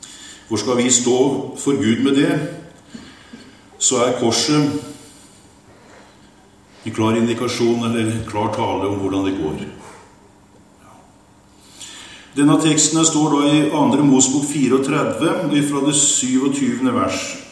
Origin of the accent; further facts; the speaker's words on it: Kragerø, Telemark, Norway; Det var en av de møte bort i Kragerø, der jeg kommer fra, for det er mange år tilbake dette her nå.